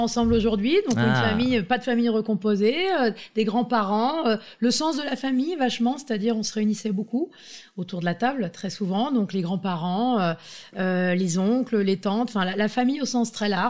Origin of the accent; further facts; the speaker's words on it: Enghien-les-Bains, Île-de-France, France; Je suis née à Aubonne dans le Val d'Oise et j'ai grandi en Enghien-les-Bains jusqu'à l'âge de 18-19 ans.